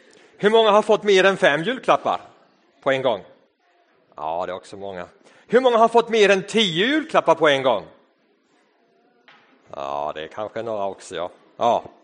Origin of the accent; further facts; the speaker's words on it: India; now in Sweden; När jag var barn så växte jag upp i ett annat land, i ett land som heter Indien.